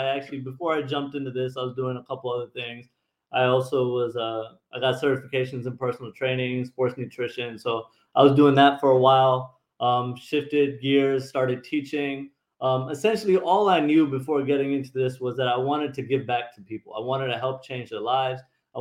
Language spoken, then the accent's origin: English; Sri Lanka; So I grew up with my background, my culture, I'm from Sri Lanka.